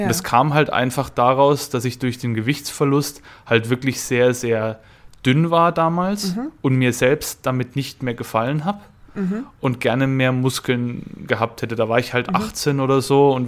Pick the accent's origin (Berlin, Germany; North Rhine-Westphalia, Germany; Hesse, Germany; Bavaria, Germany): Bavaria, Germany; Aguzzi, sagt man bei uns in Franken.